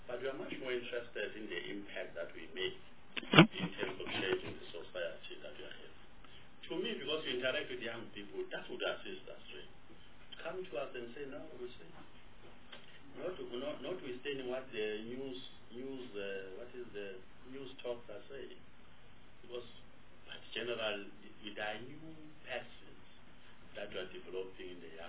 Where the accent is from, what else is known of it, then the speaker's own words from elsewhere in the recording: South Africa; That I'm a South African, I'm born in this country, I may be African, I may be Indian, I may be colored, I may be white